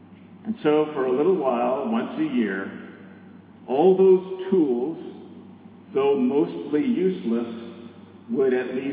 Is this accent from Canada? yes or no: yes; Toronto, Ontario, Canada; the house where I grew up in Toronto, in Canada.